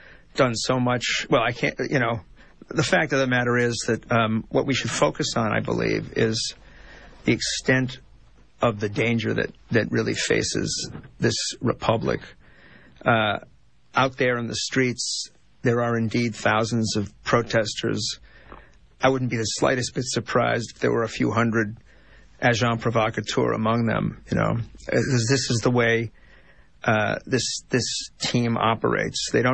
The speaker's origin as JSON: {"language": "English", "town": "New York City", "region": "New York", "country": "United States", "said": "Well, I can't separate my reaction as a New Yorker from my reaction as a believer in American democracy."}